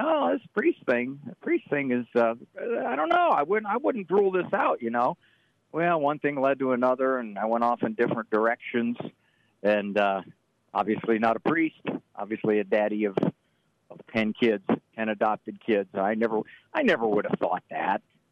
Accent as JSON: {"language": "English", "town": "Canton", "region": "Ohio", "country": "United States", "tie": "born or raised there", "said": "I grew up in Canton, Ohio, which is two things."}